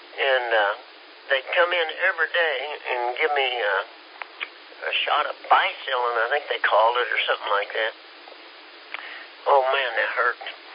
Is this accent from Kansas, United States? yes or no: yes; Kansas, United States; I'm from Kansas. I'm a little slow.